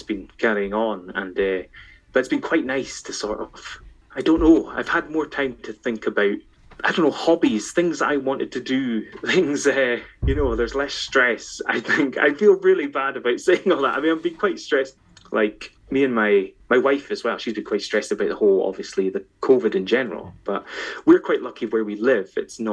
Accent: Isle of Skye, Scotland, United Kingdom; I'm from the Isle of Skye, which is like the middle of nowhere up in Scotland.

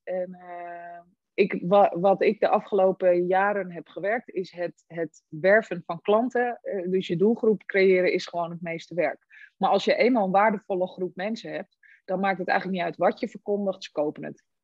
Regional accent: Amsterdam, North Holland, Netherlands; ik kom zelf uit Randstad, ben geboren in Amsterdam en clubmanager geweest van allerlei sportscholen in het Gooi.

